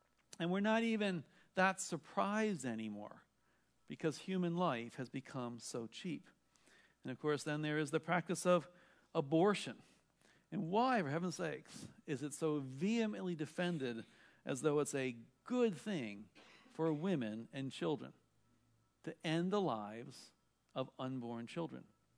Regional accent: Baltimore, Maryland, United States; When I was young, growing up in Baltimore

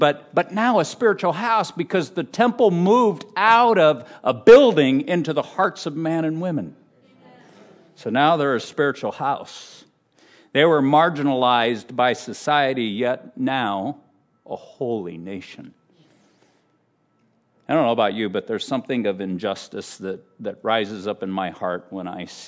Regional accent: Moline, Illinois, United States; never dreamed that I'd move back to my hometown to be a youth pastor in Moline, Illinois.

